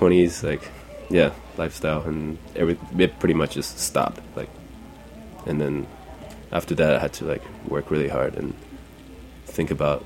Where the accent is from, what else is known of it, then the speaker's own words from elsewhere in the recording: Taiwan; accent: Taiwanese; Which is kind of unfortunate because I'm not from there. I'm from Taiwan.